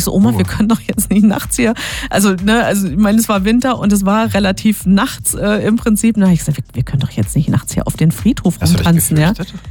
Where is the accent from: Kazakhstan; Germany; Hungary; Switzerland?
Germany; Baden-Württemberg; Also auch meine Eltern aus der Hannover-Ecke. Ich bin im Schworbeland aufgewachsen und geboren auch. Also ein echter Schwab.